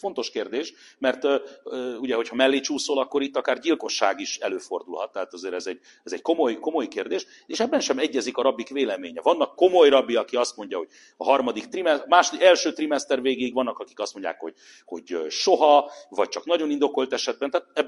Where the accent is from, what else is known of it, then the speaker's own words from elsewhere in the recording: New York City, New York, United States; Egyesült Államokban, New Yorkban nőttem fel, jó magam is